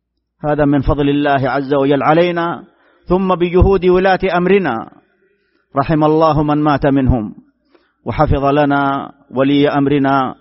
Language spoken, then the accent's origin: Arabic; Saudi Arabia; بلادنا المملكة العربية السعودية